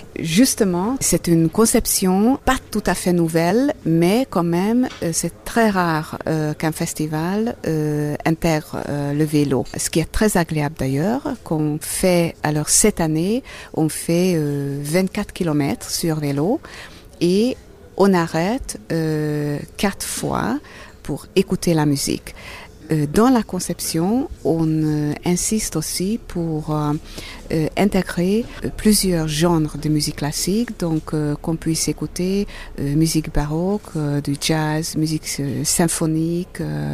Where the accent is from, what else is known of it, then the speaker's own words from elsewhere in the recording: Budapest, Hungary; French is a second language; now in Switzerland; Oui, je viens de Budapest.